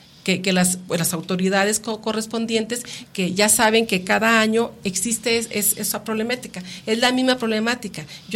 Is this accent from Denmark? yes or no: no; Mexico; también como mexicanos, yo creo que no estamos acostumbrados a...